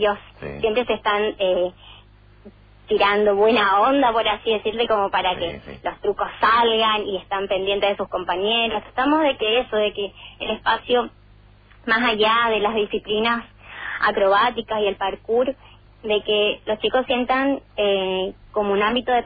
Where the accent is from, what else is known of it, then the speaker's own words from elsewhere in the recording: Jardín América, Misiones, Argentina; yo soy de Jardín América.